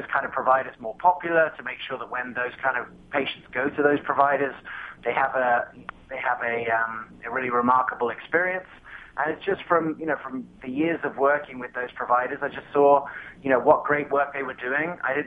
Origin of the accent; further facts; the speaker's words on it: England, United Kingdom; also born or lived in Colorado, United States / South Africa; I was born in Colorado, but I grew up in England and South Africa. My parents are South African. I grew up in England.